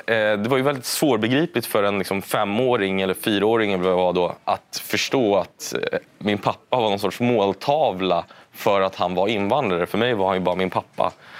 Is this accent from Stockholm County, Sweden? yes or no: yes; Stockholm, Stockholm County, Sweden; Jag växte upp då i Lappkärsberget bredvid universitetet här i Stockholm.